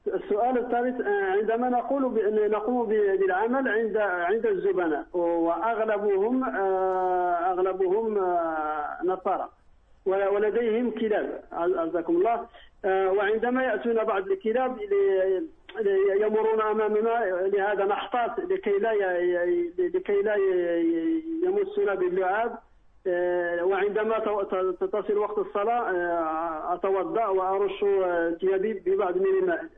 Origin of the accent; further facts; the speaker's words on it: Morocco; now in France; عندنا في المغرب